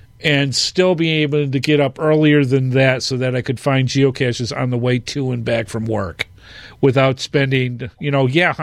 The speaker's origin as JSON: {"language": "English", "town": "Detroit", "region": "Michigan", "country": "United States", "said": "I'm from Detroit."}